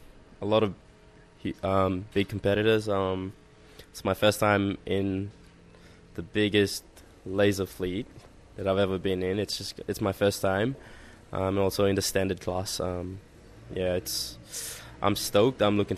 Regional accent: Papua New Guinea; I am from Papua New Guinea.

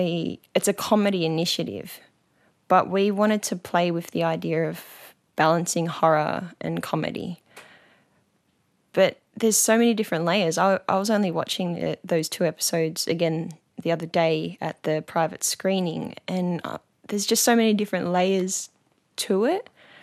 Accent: Sydney, New South Wales, Australia; I come from Western Sydney, but my people come from the Gomeroi, Wiradjuri and Monomaru Yuin Nations of New South Wales.

